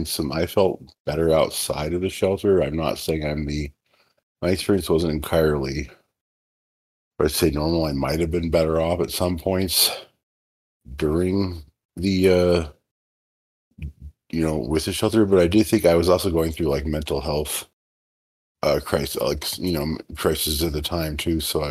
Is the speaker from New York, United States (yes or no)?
no; Utah, United States; And I'm from Utah. So I've been to Salt Lake.